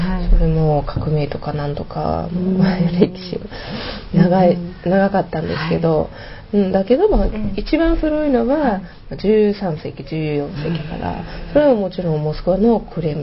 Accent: Moscow, Russia; Japanese is a second language; お国はロシアですけれども

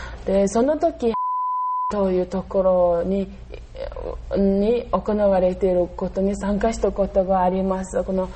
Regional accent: Mongolia; Japanese is a second language; now in Japan; 一番美味しいモンゴルには、で、私の出身地には多いで有名です。

